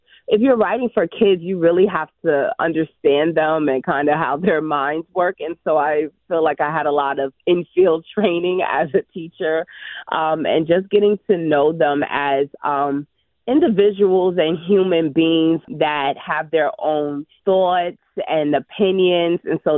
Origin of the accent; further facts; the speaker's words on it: Bronx, New York, United States; And I think growing up in the Bronx and growing up as a kid of hip hop in that poetic language, that's what felt authentic to the Bronx, and that's what felt authentic to me.